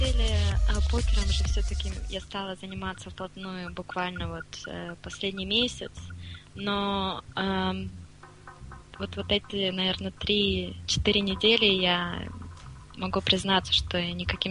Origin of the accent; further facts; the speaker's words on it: Russia; first language Russian; Но русский, конечно, больше всего мне нравится. Это мой родной язык, и я очень горжусь, что я русская.